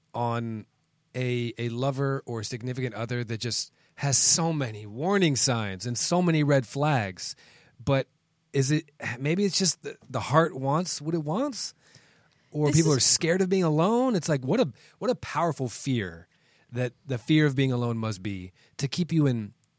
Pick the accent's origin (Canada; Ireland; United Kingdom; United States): United States; Washington, District of Columbia; So catching feelings is a phrase that actually originated in D.C., in my hometown, in like 98, 99.